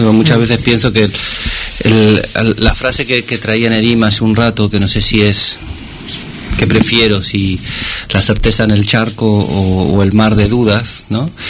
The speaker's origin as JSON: {"language": "Spanish", "country": "Argentina", "said": "Porque de donde vengo, más allá de que sea que es una cultura muy muy mezclada, porque siempre se dice que los argentinos venimos de los barcos"}